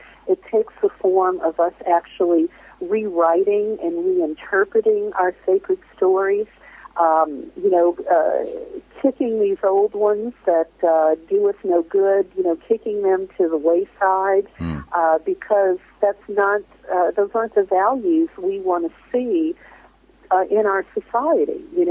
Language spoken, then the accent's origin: English; United States; speaking as an American here in the United States, I think we are so isolated from the rest of the world.